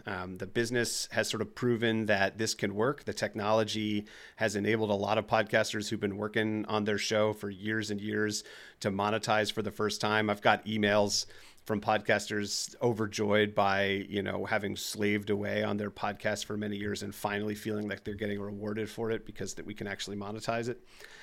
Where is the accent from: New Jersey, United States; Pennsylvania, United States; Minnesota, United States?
New Jersey, United States; I've been noticing, I'm from New Jersey, and I've been noticing a couple of words that come out that make me sound like New Jersey